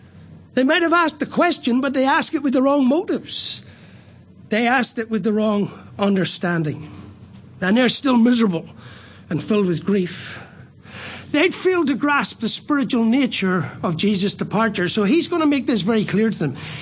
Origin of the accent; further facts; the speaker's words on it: Ireland; I'm an Irishman, and I know that you can't be steam, ice, and water all at the same time.